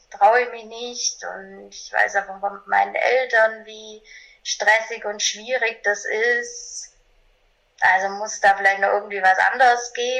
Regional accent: Bavaria, Germany; born there; ich bin 1982 in einem kleinen Dorf in Bayern geboren und habe eben so ganz normale Laufbahn gemacht

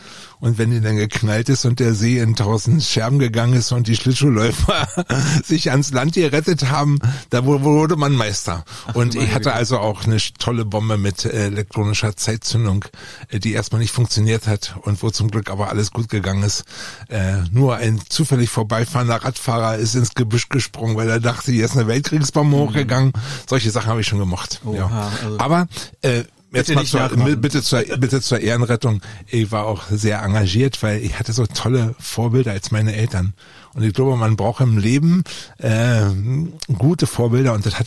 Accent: Schwante, Brandenburg, Germany; also born or lived in Oranienburg; Schwante ist mein Heimatort und in Oranienburg bin ich geboren und hier in der Region sehr, sehr verwurzelt.

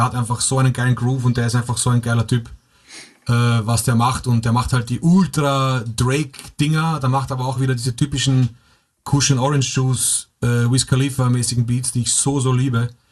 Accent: Vienna, Austria; Es gab halt, zumindest bei uns in Wien, gab es halt nicht wirklich was.

